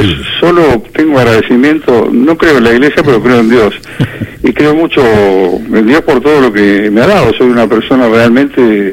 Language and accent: Spanish; Villa Diamante, Buenos Aires Province, Argentina; Mira, yo me crié en Villa Diamante, uh-huh. Cuando Horacio Acavalo fue campeón mundial, yo vivía a dos cuadras de su casa.